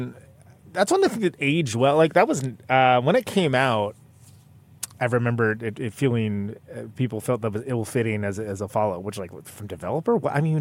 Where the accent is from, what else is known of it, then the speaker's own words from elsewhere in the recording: California, United States; I only heard the worst country music you ever heard growing up in the Central Valley